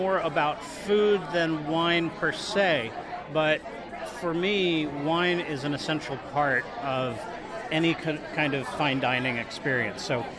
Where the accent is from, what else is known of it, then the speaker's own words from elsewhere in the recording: New York City, New York, United States; I'm from New York City, and my blog is wineandfoodworld.com.